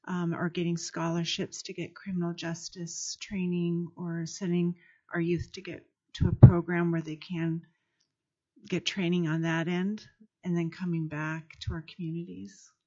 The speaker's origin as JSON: {"language": "English", "town": "Fairbanks", "region": "Alaska", "country": "United States", "said": "I'm from Fairbanks, Alaska, and so this is very near and dear to our community, this epidemic, I guess you would say."}